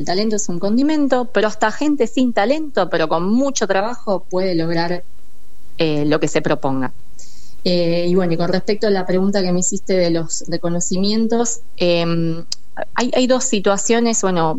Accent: Rosario, Santa Fe, Argentina; born there; también me hicieron un reconocimiento muy muy lindo en la ciudad de Rosario, donde yo nací

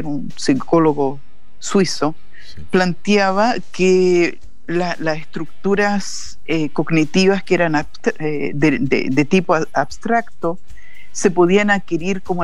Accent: Santiago, Santiago Metropolitan Region, Chile; Pero yo crecí en Santiago.

